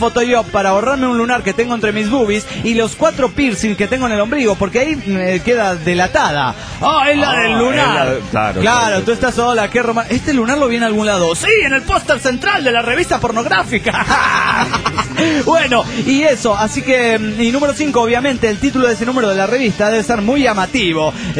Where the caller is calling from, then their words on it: Juliaca, Puno, Peru; de Juliaca, Perú.